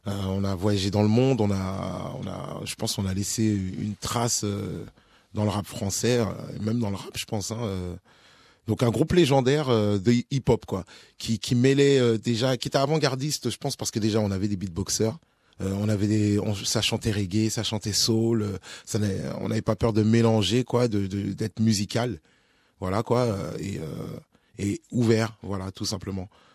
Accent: France; born there; je suis né en France.

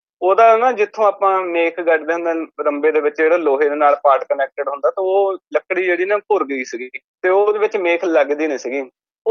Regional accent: Nawanshahr, Punjab, India; now in Brisbane, Australia; ਮੈਂ ਵੀਰੇ ਪੰਜਾਬ ਤੋਂ ਹੈਗਾ, ਮੇਰਾ ਜੰਪਲ ਪਲੇਸ ਹੈਗਾ ਨਵਾਂ ਸ਼ਹਿਰ, ਤੇ ਰਾਹੋਂ ਸਾਡਾ ਸ਼ਹਿਰ ਤੇ ਪਿੰਡ ਮੇਰਾ ਹੈਗਾ ਗੜੀ ਫਤਿਹ ਖਾਂ, ਤੇ ਇੱਥੇ ਮੈਂ ਬ੍ਰਿਸਬਨ ਦੇ ਵਿੱਚ ਅਸੀਂ ਰਹਿੰਦੇ ਹਾਂ ਜੀ

